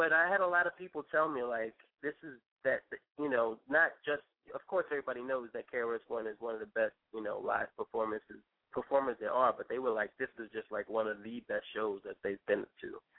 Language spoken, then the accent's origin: English; New York City, New York, United States; I'm from Brooklyn.